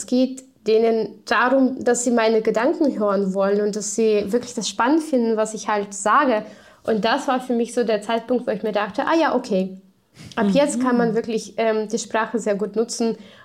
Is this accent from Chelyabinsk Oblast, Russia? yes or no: yes; Chelyabinsk, Chelyabinsk Oblast, Russia; Ich komme aus Tscheljabinsk. Für diejenigen, die die Stadt nicht kennen, das ist im Südural, da an der Grenze zu Kasachstan. So eine 1-Millionen-Einwohner-Fabrikenstadt, überhaupt nichts los. Und so bin ich auch aufgewachsen in so einem Arbeiterviertel, in so einer Arbeiterfamilie, sage ich mal.